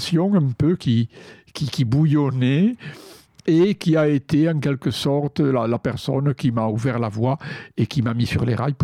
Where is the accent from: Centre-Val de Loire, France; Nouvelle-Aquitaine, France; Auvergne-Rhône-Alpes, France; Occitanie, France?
Occitanie, France; Carcassonne; born there; Bien, je suis né à Carcassonne, donc une veille de Noël d'avant-guerre.